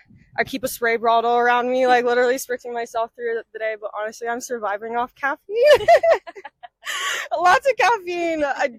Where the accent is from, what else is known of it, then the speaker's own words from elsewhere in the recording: Ontario, Canada; I'm from Canada, Ontario.